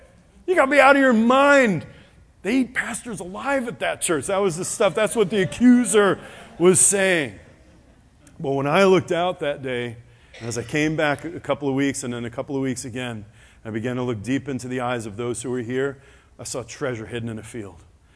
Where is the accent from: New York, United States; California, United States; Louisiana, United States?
New York, United States; New York City; I said, God, I grew up in New York City and I worked in Boston. And you're going to send me to Amish country?